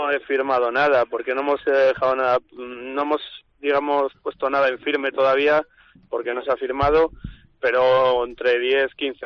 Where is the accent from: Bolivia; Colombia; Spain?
Spain; Castile and León; somos de Castilla y León